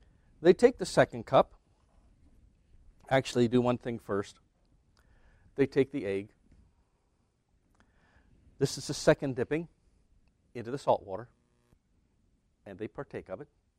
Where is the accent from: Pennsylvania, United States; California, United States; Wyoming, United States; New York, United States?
Pennsylvania, United States; Lancaster; I come from the Pennsylvania Dutch country in Lancaster, Pennsylvania. That's where I spent most of my life.